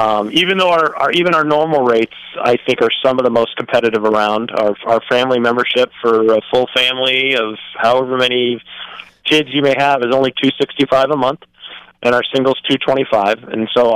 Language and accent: English; Albany, Oregon, United States; Sure, I actually grew up in Albany. My parents were members of Spring Hill, so I grew up there.